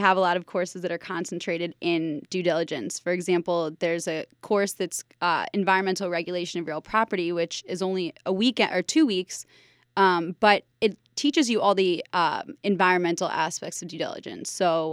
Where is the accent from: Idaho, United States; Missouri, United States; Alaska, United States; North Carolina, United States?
Missouri, United States; St. Louis; Okay, so my background is I grew up in St. Louis.